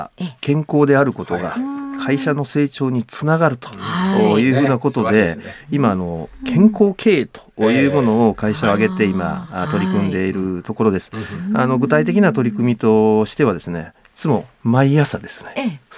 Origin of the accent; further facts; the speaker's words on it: Amagasaki, Hyogo, Japan; also born or lived in Kobe; 神戸で生まれたんですが、育ちましたのは、お隣の、尼崎市という庶民的な町で、長らく過ごしておりました。